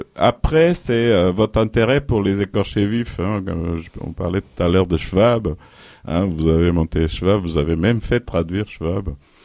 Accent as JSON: {"language": "French", "country": "Portugal", "said": "Moi, je suis portugais, donc pour moi, c'est tout à fait normal. Chez nous, quand on veut faire des choses, d'abord, on part à l'étranger"}